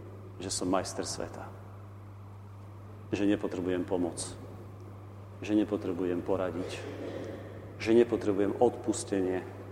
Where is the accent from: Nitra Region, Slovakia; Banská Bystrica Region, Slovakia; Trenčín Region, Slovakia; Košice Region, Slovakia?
Košice Region, Slovakia; Michalovce; A keďže pochádzam z Michaloviec, tak sa tu cítim ako doma.